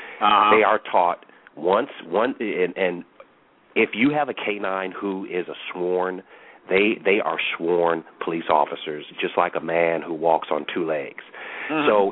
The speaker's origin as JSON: {"language": "English", "town": "St. Paul", "region": "Minnesota", "country": "United States", "said": "a lot of people know I'm from Minnesota, and I have a lot of connections from Minnesota."}